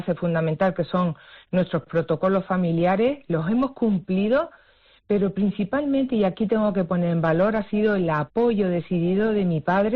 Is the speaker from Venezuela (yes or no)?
no; Canary Islands, Spain; creyéndonos que aún siendo de Canarias, de islas, tan lejos de Europa, nos podían reconocer a nivel mundial